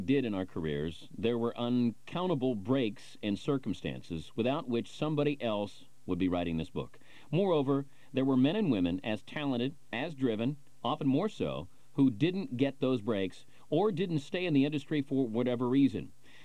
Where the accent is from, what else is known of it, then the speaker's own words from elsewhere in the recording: Ohio, United States; McPhail learned I was from Ohio.